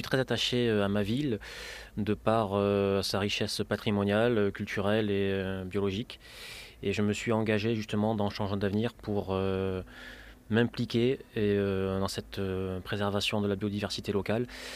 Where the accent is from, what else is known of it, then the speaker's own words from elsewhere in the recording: Arles, Provence-Alpes-Côte d'Azur, France; born there; j'ai 36 ans, je suis né à Arles